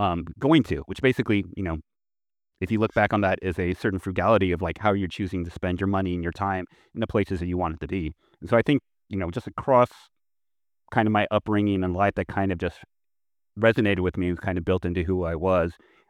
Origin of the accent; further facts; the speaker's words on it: Midwest, United States; I was growing up in the Midwest.